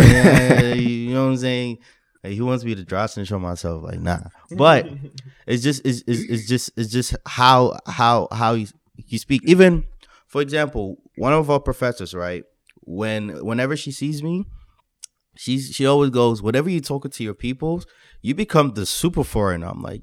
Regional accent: Ghana; Because when I'm with my Ghanaian people, I am more Ghanaian than when I'm hanging out with different types of people.

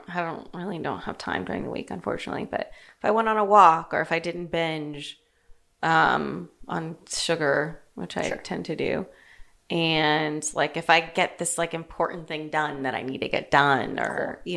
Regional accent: Ireland; I am Irish, so I can say that, by the way.

